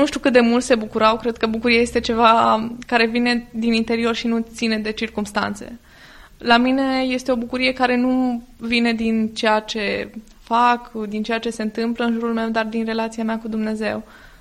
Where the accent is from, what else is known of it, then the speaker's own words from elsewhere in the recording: Brazi, Prahova, Romania; born there; M-am născut în Comuna Braz, din județul Prahova.